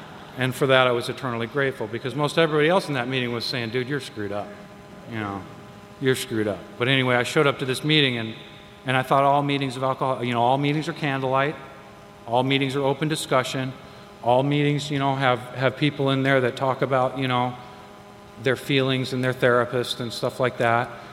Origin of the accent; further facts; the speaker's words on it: Las Vegas, Nevada, United States; I was born and raised here in Las Vegas. Love Las Vegas. I didn't love Las Vegas when I was born and raised here. Las Vegas was a very small town. Everybody knew everybody.